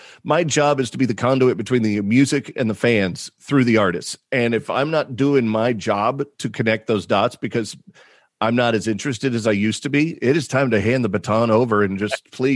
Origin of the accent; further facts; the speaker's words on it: Oklahoma, United States; also born or lived in Massachusetts; They were never on television, you know, where I was growing up in Oklahoma and Massachusetts.